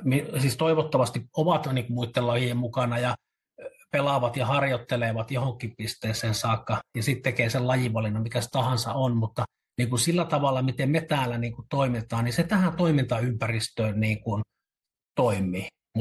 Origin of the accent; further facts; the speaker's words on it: Savo, Finland; kun olen tuosta Savosta kotoisin